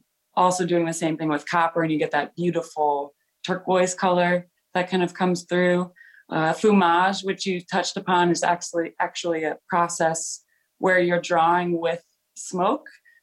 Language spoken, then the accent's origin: English; Stratford, Connecticut, United States; moved away as an adult; also born or lived in Indiana; now in Albany, United States; I grew up in Stratford, Connecticut, so about 2.5 hours away from here. I moved to Albany in 2007 to pursue my BFA, and then did 3 years at Indiana, and then came back.